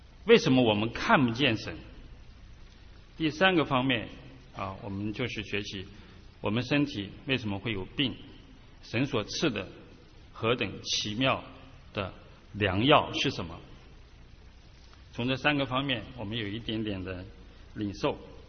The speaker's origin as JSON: {"language": "Chinese", "town": "Haikou", "region": "Hainan", "country": "China", "said": "我是来自中国的海南岛啊，海口，在那个地方，他的衣服我们不需要穿这么厚，穿个背心都已经很热啊"}